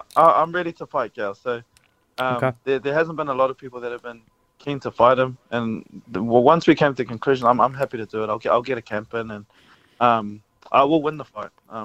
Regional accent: New Zealand; I grew up in New Zealand.

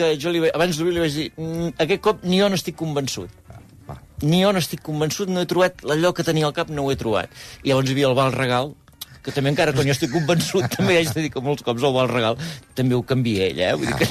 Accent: Arbúcies, Catalonia, Spain; No va guanyar el meu poble. A més, quan em van triar per dirigir, per presentar aquests premis, era a finals de juliol, i a principis de setembre, quan em van confirmar la data i que tot anava endavant, em van dir, hi ha una cosa, que és que Arbúcies és dels finalistes.

